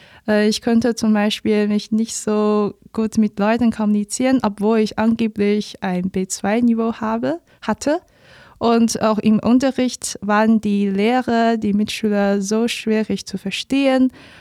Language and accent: German; Nanjing, Jiangsu, China; also born or lived in Leipzig; now in Jena, Germany; ich komme ursprünglich aus China. Und zwar meine Heimatstadt ist Nanjing, die auch eine Partnerstadt von Leipzig ist. Und ich studiere zurzeit in Jena.